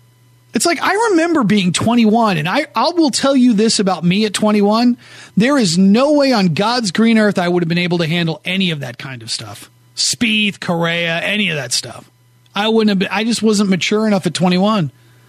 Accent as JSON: {"language": "English", "region": "New England", "country": "United States", "tie": "born or raised there", "said": "Because growing up in New England, having dealt with that with the Red Sox, I wasn't a Red Sox fan as a kid, but my brother was, and all of my friends in college and high school were."}